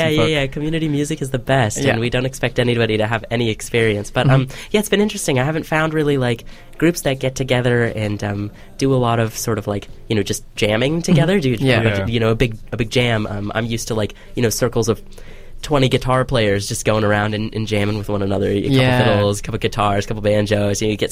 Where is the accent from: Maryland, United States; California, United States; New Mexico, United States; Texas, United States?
New Mexico, United States; I'm from New Mexico, and so there's a great punk scene there.